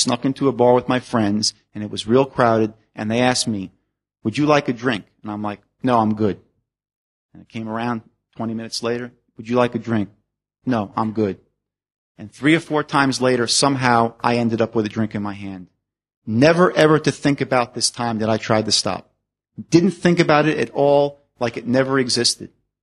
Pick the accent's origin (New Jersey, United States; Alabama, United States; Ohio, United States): New Jersey, United States; Cliffside Park; I grew up in Cliffside Park, New Jersey, overlooking the Midtown Manhattan.